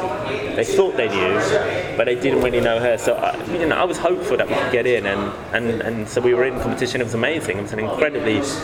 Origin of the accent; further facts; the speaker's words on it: Hackney, London, United Kingdom; I'm from North London. I'm from Hackney originally, and I live in North London still.